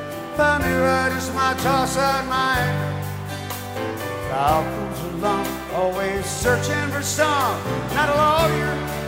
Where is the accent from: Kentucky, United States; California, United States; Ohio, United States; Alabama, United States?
Alabama, United States; Mobile; Of course, everybody knows I grew up on the Gulf Coast over in Mobile, Alabama, and around that area.